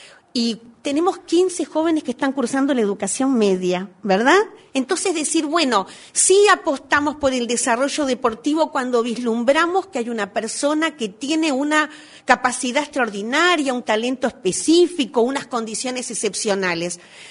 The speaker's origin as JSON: {"language": "Spanish", "country": "Uruguay", "said": "también señalar la decisión del gobierno uruguayo, porque esto antes no pasaba en mi país."}